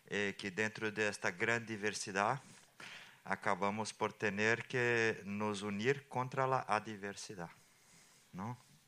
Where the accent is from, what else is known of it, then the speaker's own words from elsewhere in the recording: Brazil; Spanish is a second language; now in Spain; Yo soy de Brasil